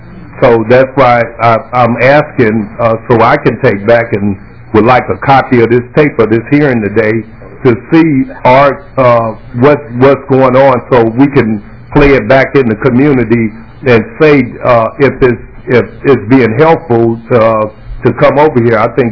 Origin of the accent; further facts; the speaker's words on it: Minneapolis, Minnesota, United States; I'm from Minneapolis